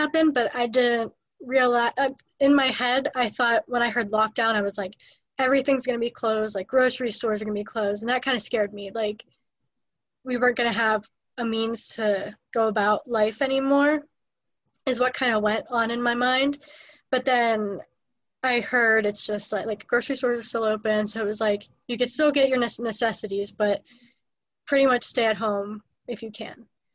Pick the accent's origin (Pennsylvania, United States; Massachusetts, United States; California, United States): Pennsylvania, United States; Strongstown; also born or lived in Jacksonville, North Carolina; Well, I was born on a military base in Jacksonville, North Carolina. And I stayed there till I was about 3 months old. And then I came back here to Pennsylvania and lived in Strongstown and grew up in Strongstown the rest of my life.